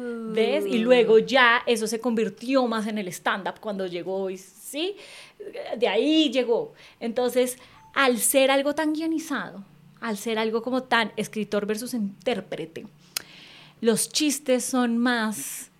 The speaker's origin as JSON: {"language": "Spanish", "region": "Bogotá", "country": "Colombia", "said": "En Bogotá es más frío. No sé si es porque yo soy de Bogotá, tal vez."}